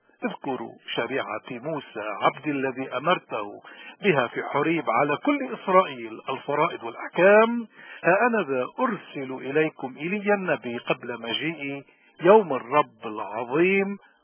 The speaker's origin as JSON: {"language": "Arabic", "country": "Lebanon", "said": "نحن كلبنانيين"}